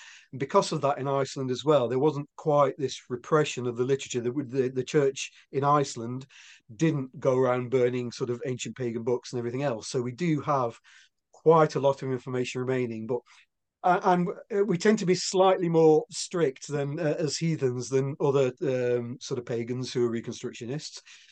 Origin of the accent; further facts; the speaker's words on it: England, United Kingdom; you pronounce that better than I do because being English, I can't roll my R's.